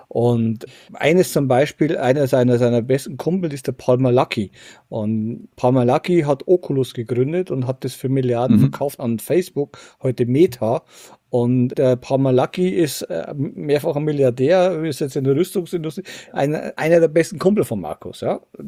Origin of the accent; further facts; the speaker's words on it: Bavaria, Germany; Ich komme aus dem Bayerischen Wald, ja. Wo ich sage, ich bin auf 100 Einwohner Kuhdorf aufgewachsen.